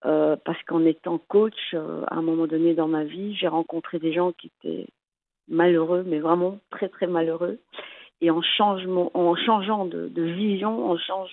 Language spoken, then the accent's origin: French; Oujda, Oriental, Morocco